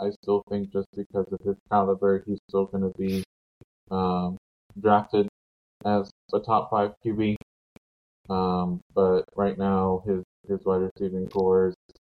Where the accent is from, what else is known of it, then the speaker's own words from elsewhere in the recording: Houston, Texas, United States; And I'm gonna be a little bit biased because I am from Houston, but not as biased as you think.